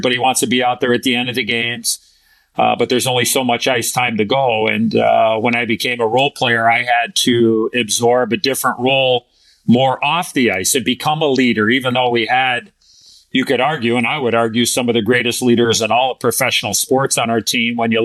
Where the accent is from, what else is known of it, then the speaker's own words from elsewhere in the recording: Chicago, Illinois, United States; because I was a Chicago guy and grew up living and dying with the Blackhawks, and getting drafted in my hometown, you know, the first American-born native son ever to be drafted by his hometown team